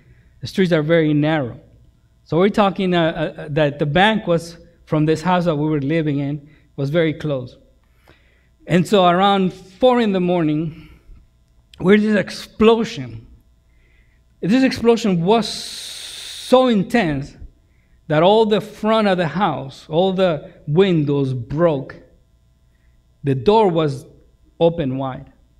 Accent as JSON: {"language": "English", "country": "El Salvador", "tie": "born or raised there", "second_language": "English", "moved": "yes", "said": "As I told you before, I am from El Salvador. And in El Salvador, there was a civil war in the 80s. And I was 14 years old"}